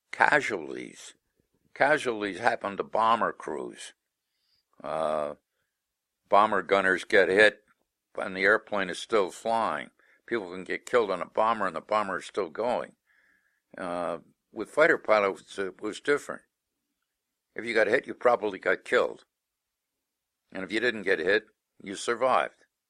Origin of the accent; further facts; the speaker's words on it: New York, United States; I mean, I came from New York.